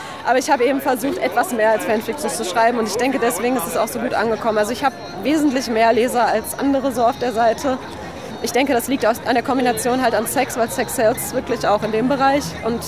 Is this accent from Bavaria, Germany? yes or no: no; Düsseldorf, North Rhine-Westphalia, Germany; Ich komme aus Düsseldorf